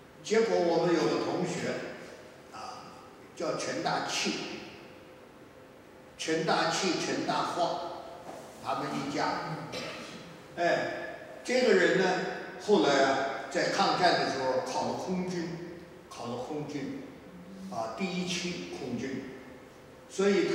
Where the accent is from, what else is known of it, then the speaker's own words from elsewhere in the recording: Tianjin, China; 我小的时候在天津模范学校小学读书住校